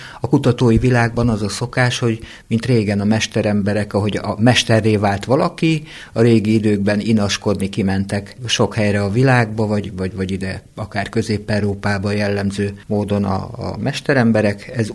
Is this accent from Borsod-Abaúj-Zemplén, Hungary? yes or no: yes; Ózd, Borsod-Abaúj-Zemplén, Hungary; also born or lived in Miskolc; Én borsodi vagyok. Miskolcon születtem, Ózdon nőttem föl.